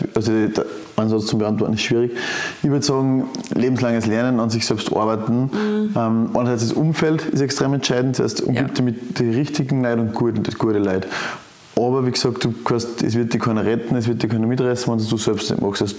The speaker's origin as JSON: {"language": "German", "country": "Austria", "tie": "born there", "said": "So, ich bin in Österreich geboren, bin gesund"}